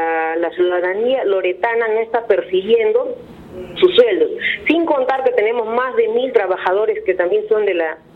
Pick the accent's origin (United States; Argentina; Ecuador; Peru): Peru; nosotros nos hemos agrupado como trabajadores y como ciudadanos peruanos